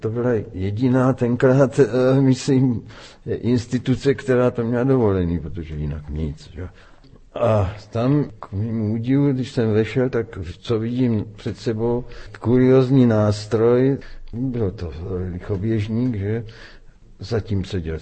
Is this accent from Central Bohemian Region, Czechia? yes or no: no; Strážnice, South Moravian Region, Czechia; já jsem žil jako dítě ve Strážnici